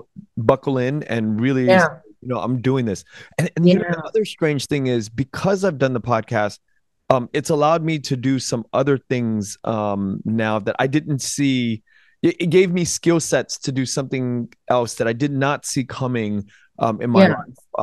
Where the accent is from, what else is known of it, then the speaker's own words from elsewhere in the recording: United States; born there; I am an American. I was born in America